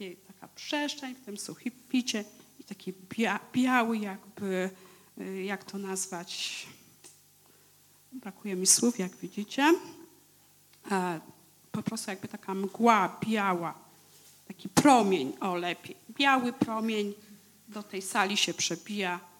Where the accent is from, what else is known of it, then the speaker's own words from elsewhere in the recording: Rzepiska, Lesser Poland, Poland; z Rzepisk.